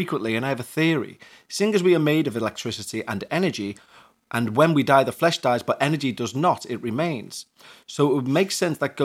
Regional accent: Montreal, Quebec, Canada; I'm from Montreal, Canada. My great-grandfather was actually born in Liverpool.

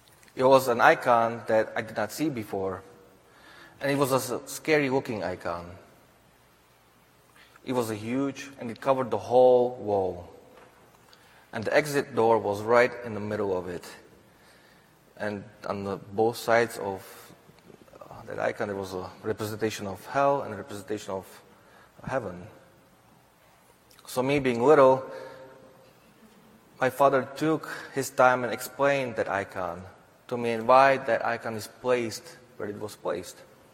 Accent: Slovakia; When I was growing up in Slovakia, I remember having visitors at our house from America.

